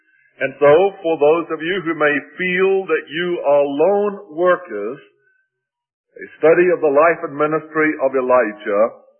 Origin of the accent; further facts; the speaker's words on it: South Africa; also born or lived in Zaire, DR Congo; I was born of British missionary parents in Zaire and spent the first 5 years of my life on the station of a work founded by Dan Crawford. Then my parents relocated in South Africa, during which time I was born again.